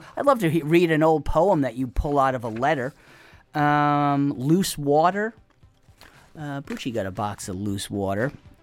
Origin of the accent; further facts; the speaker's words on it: Rhode Island, United States; I'm from Rhode Island. That's right.